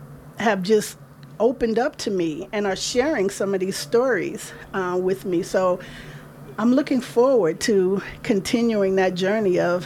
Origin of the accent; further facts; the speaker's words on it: California, United States; Growing up in the Bay Area, it was always, you know, in the back of my mind